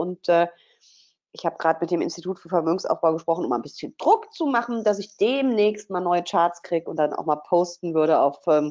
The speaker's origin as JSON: {"language": "German", "region": "Rhineland", "country": "Germany", "said": "Ich bin ja Rheinländerin, muss ich ja sein, verhalten positiv, also optimistisch auch."}